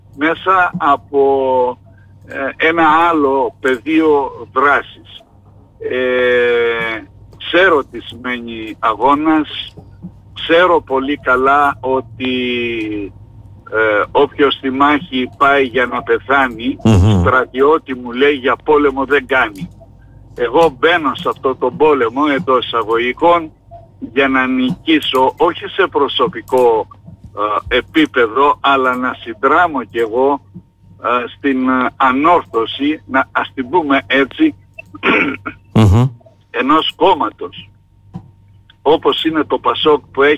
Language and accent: Greek; Crete, Greece; ολόκληρη την Ελλάδα και ειδικότερα την Κρήτη, την πατρίδα μου